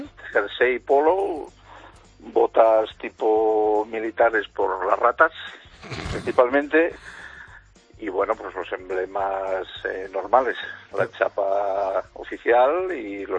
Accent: Asturias, Spain; De la cuenca del Nalón.

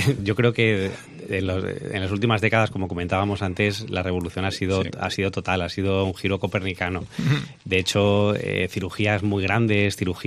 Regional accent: Valencian Community, Spain; Yo como valenciano me gustaría poder romper una lanza a favor del agua valenciana

